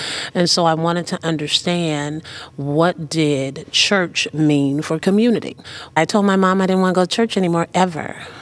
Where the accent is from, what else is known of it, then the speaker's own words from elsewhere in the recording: Oakland, California, United States; Oh, my goodness. Yes, I'm a daughter of East Oakland. I grew up on a street that used to be lined with palm trees, one of the prettiest streets in Oakland, known as Havens Court.